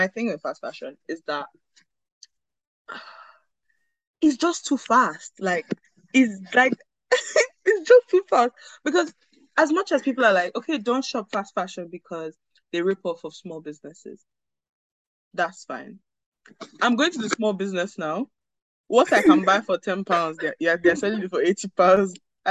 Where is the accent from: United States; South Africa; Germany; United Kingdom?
United Kingdom; Anyway, I'm British